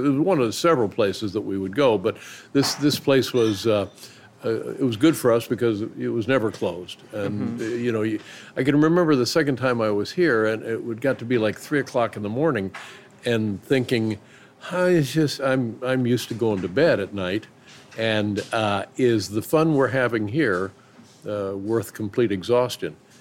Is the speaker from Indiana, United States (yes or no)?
yes; Indianapolis, Indiana, United States; also born or lived in Los Angeles; I can remember being in Los Angeles and being stunned by it because I came from Indianapolis.